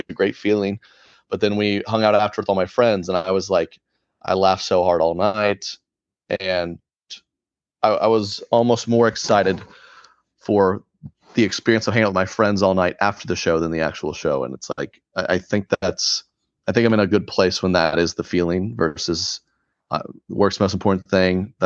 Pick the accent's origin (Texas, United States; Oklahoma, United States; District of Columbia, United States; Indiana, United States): Oklahoma, United States; but us in Oklahoma, we know it's the South. We've got Southern culture. So I grew up in the South, and now I've landed up here, which is less Southern, a little more Midwest.